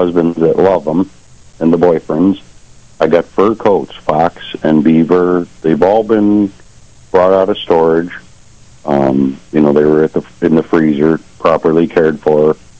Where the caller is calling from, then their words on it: Attica, United States; Attica, Jim.